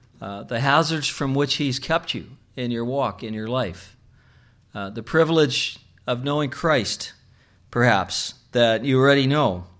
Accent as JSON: {"language": "English", "country": "Canada", "lives_now": "United States", "said": "That includes me, by the way. I came from Canada."}